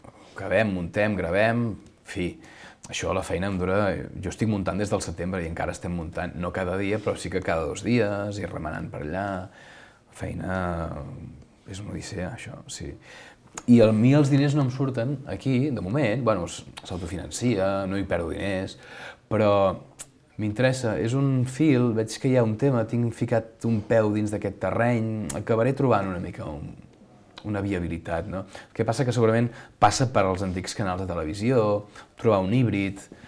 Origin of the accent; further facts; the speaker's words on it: Catalonia, Spain; A més, com que som catalans